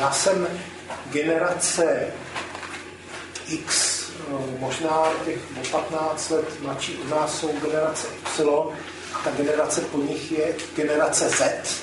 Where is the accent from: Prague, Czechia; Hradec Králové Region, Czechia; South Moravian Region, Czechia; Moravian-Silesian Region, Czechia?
Prague, Czechia; já rodilý Pražák